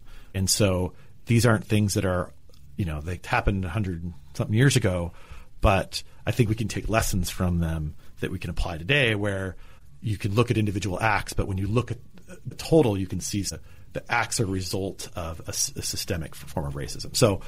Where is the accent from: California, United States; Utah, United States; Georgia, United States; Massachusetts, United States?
California, United States; San Luis Obispo; I grew up in San Luis Obispo. I learned about the California missions as a young man.